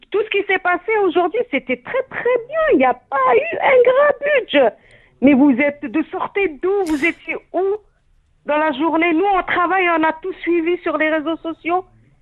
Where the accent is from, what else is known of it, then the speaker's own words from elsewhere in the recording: France; Attention, je suis française, mais je suis très nationaliste.